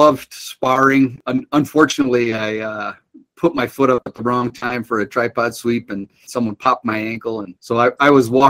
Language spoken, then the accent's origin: English; United States; did I do well because of my training, or did you let me kind of win because I'm an American?